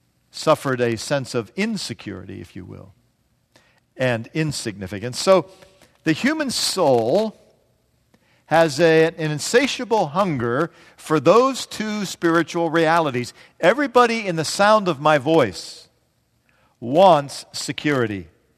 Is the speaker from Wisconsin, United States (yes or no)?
no; Pittsburgh, Pennsylvania, United States; People know that we're from Pennsylvania. They say, are you from Philadelphia? That's an insult. for those of us from Pittsburgh.